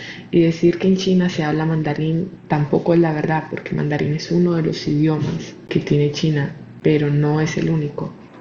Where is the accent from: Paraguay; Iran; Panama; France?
Panama; soy de Panamá